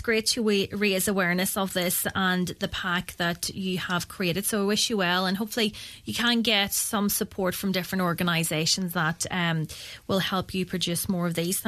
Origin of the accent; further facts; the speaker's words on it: Northern Ireland, United Kingdom; even I was saying I'm from Tyrone. But there's such a lovely buzz here in Donegal.